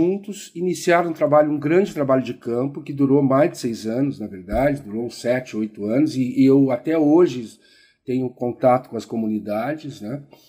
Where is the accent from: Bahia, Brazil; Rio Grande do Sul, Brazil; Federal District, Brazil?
Rio Grande do Sul, Brazil; provavelmente em grande parte em função da região do Rio Grande do Sul, onde eu me criei, que é uma região de imigrantes